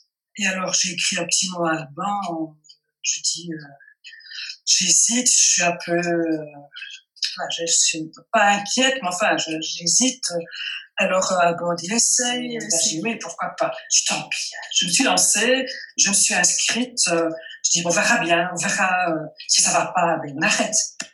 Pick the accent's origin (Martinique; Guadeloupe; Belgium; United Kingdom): Belgium; Wallonia; Bonjour, j'habite, je suis belge, j'habite la partie française francophone de la Belgique